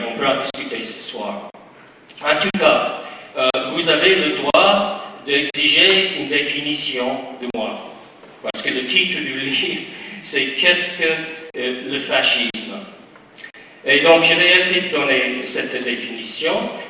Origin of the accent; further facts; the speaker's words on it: United States; Parce que je viens des États-Unis